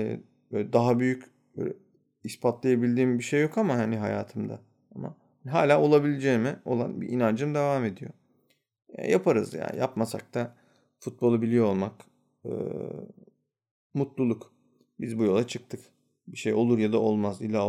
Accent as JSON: {"language": "Turkish", "region": "Denizli", "country": "Turkey", "said": "Her neyse böyle dedim ben Türk'üm. Dedi neresinden? Dedim bilmezsiniz ya ben Denizliliyim."}